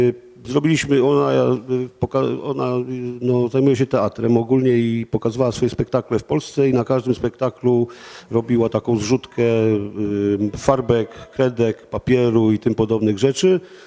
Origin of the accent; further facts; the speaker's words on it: Gdańsk, Pomeranian Voivodeship, Poland; Znaczy ja z Gdańska to 3.